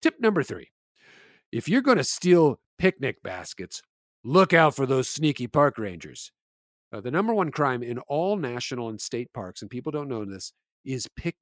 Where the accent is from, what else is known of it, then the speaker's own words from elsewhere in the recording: United States; As an American, I couldn't be more proud of our great national park system